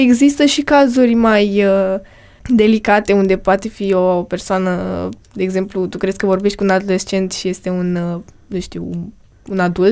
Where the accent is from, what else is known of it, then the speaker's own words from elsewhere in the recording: Romania; nu văd ceva extraordinar dacă eu sunt din România și tu ești din, nu știu, Croația